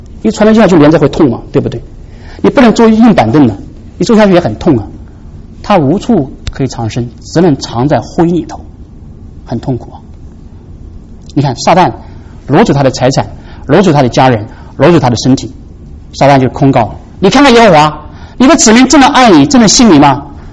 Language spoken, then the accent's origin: Chinese; China; 讲这句话没什么了不起，我们中国人会讲的。